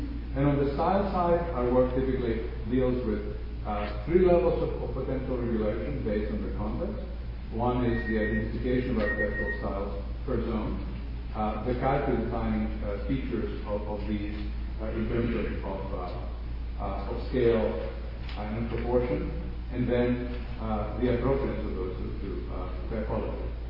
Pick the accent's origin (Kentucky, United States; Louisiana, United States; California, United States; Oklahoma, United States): California, United States; Pasadena; One very simple example to give you is in the case of Pasadena, for instance, my hometown